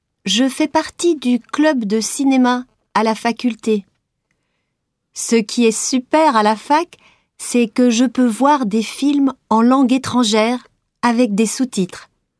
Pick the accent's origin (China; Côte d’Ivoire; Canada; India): India; now in France; Chez moi, en Inde, je ne sortais pas sans ma famille. Mais en France, je peux sortir seule.